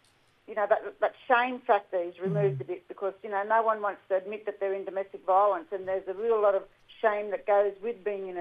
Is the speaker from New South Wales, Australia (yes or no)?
yes; Kempsey, New South Wales, Australia; I'm a proud Dungari woman, born and raised in Kempsey on the mid-north coast of New South Wales.